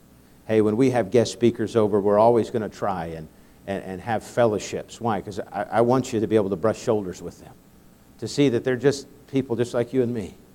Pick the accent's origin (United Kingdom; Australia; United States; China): China; Beijing; growing up in China, you'd think on that far recess of the world that we wouldn't have too many visitors, but it seems that everyone that was going through Asia wanted to stop and see missionary … in Beijing, China.